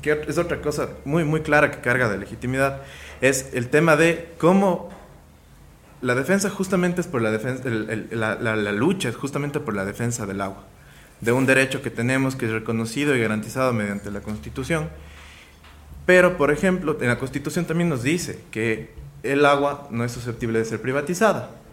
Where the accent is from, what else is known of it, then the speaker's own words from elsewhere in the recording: Ecuador; nuestra obligación como ecuatorianos y como ecuatorianos es efectivamente la defensa de la naturaleza.